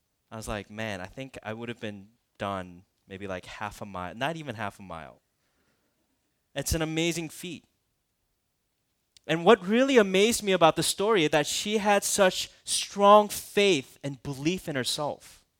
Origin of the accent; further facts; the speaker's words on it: Minnesota, United States; You know, I grew up in Minnesota, and so I went skiing all my life.